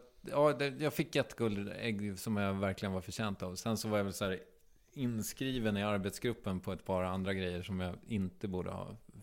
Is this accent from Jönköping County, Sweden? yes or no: no; Strängnäs, Södermanland, Sweden; Strängnäs.